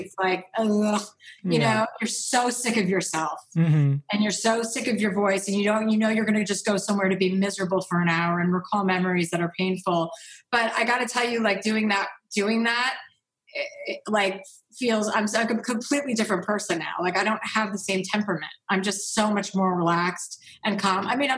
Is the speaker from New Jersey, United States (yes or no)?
yes; New Jersey, United States; Like, I'm from New Jersey. I grew up with six kids.